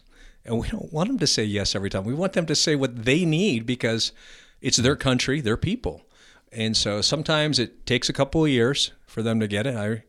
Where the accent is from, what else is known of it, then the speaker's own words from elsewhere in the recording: United States; I'm not opposed. I am an American, but it's a different dynamic